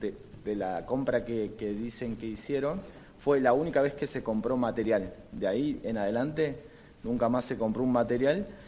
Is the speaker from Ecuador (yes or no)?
no; Bariloche, Río Negro, Argentina; siempre somos vecinos de Bariloche, somos pocos y nos conocemos todos.